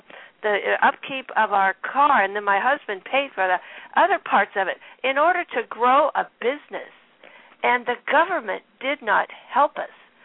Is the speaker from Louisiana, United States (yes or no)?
no; California, United States; When I grew up here in California, everybody worked hard.